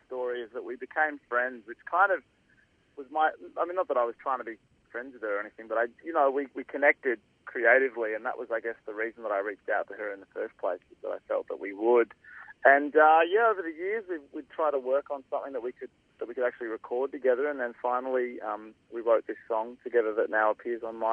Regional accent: Australia; there is a vulnerability as an Australian male as well to have music that's pretty sensitive and pretty kind of open.

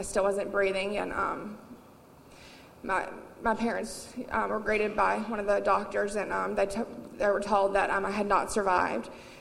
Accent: Birmingham, Alabama, United States; I'm 32 years old. I'm from Birmingham, Alabama, and I had amazing Christian parents who had me in church all the time

